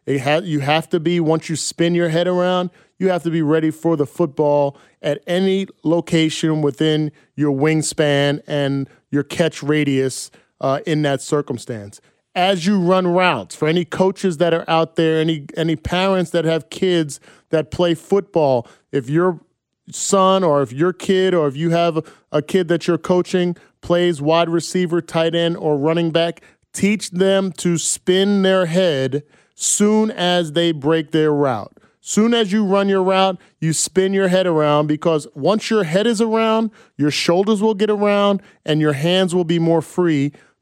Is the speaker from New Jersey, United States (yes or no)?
yes; Bayonne, New Jersey, United States; now in Kansas City, United States; I grew up in New Jersey, shout out to Bayonne High School, played in Bayonne, New Jersey, went to the University of Iowa, came here to Kansas City